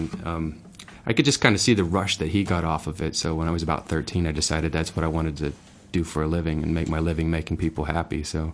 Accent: Amarillo, Texas, United States; also born or lived in Austin; Well, I lived in Austin, Texas when I was in my 20s. But I'm actually from Amarillo, Texas

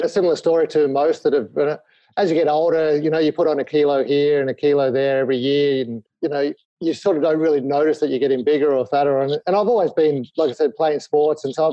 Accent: Sydney, New South Wales, Australia; also born or lived in Japan; I was born and raised in Sydney. Spent 7 or 8 years over in Japan when I was first married. So now I'm sort of late 40s.

